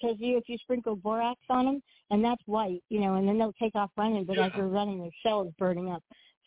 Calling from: California, United States; Hello, I'm calling from California.

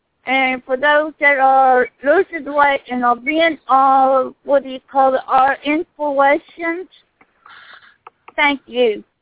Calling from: Texas, United States; I'm good. I'm calling in from Texas.

